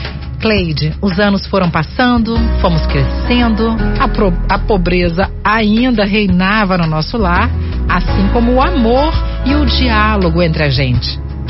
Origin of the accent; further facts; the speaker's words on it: Vila Velha, Espírito Santo, Brazil; sou de Vila Velha, tenho 22 anos. Sou de uma família muito humilde, muito humilde.